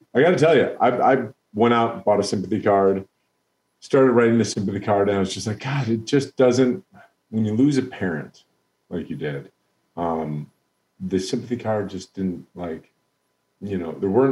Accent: Ireland; I'm Irish and we mourn hard and then we celebrate hard as well.

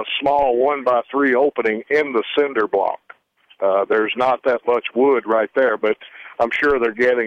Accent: Memphis, Tennessee, United States; I'm from Memphis originally, and we had big bumblebees there

